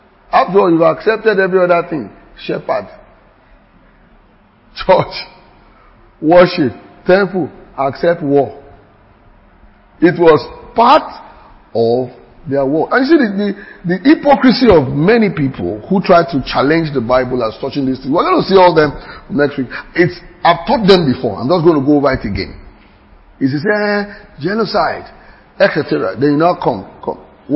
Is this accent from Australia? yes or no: no; Ososa, Ogun, Nigeria; So, I am from Ososa, where somebody came to chance.